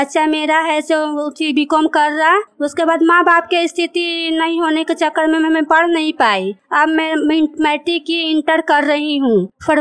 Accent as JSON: {"language": "Hindi", "town": "Salempur", "region": "Bihar", "country": "India", "said": "घर सलेमपुर प्रखंड थरथरी जिला नालंदा की रहने वाली हूँ।"}